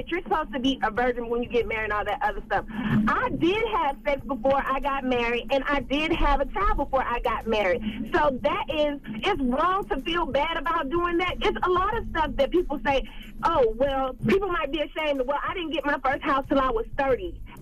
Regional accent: Atlanta, Georgia, United States; I'm from Atlanta.

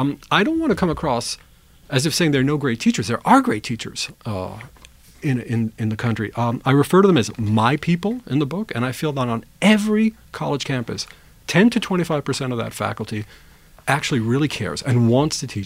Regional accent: Brooklyn, New York, United States; Well, the first thing is I'm from Brooklyn, New York. I'm a city boy, right?

